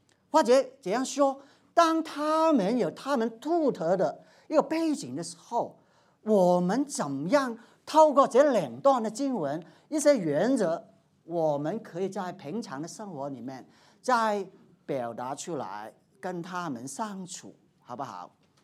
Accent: Hong Kong; 有些好像我从香港，也有些从大陆过来

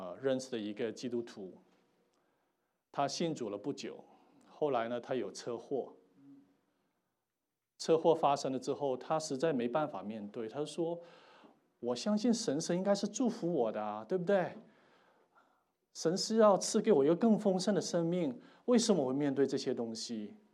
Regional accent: Hong Kong; moved away as an adult; now in United States; 我从香港过来美国读大学的时候

